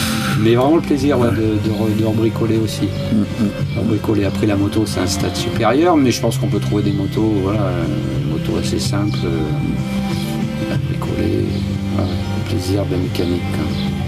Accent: Brioude, Auvergne-Rhône-Alpes, France; moi je suis de Brioude en Haute-Loire

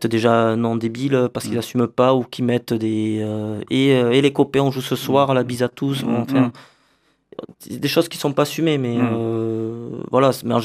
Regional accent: Nouvelle-Aquitaine, France; Voilà, on est d'ici, de l'Aquitaine, donc voilà, donc ça correspondait bien à ça.

